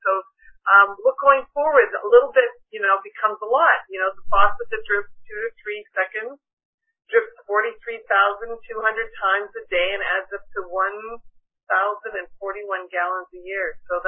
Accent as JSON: {"language": "English", "country": "Canada", "said": "I'm from Canada. They always tell everybody in Canada, you need $1 million to retire."}